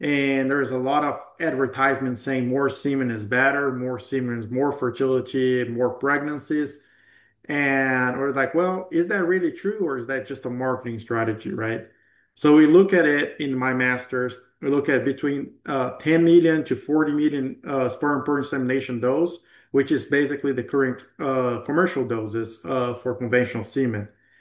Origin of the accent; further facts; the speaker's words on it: Brazil; now in United States; well, I'm from Brazil. I came to Idaho. It's a little cold for me.